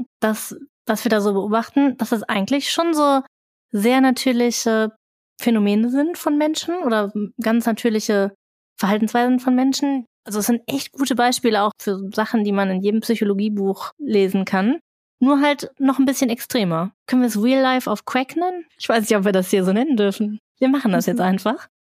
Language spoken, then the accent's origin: German; Duisburg, North Rhine-Westphalia, Germany; ich komme ursprünglich aus Duisburg und mir kommt das jetzt gar nicht so extrem vor, wie die Leute da sprechen.